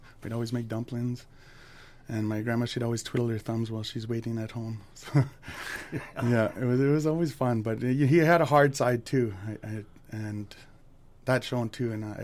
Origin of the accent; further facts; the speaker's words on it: Peterborough, Ontario, Canada; also born or lived in Sudbury; I was born in Sudbury, and you know, I lived there for a little bit with my other extended my aunties, and then we just kind of moved out to the Peterborough area, and I lived mostly there in Peterborough.